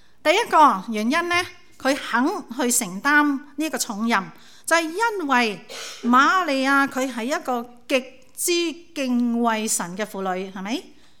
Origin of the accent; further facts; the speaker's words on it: Guangdong, China; 好像我们广东人有句俗话呢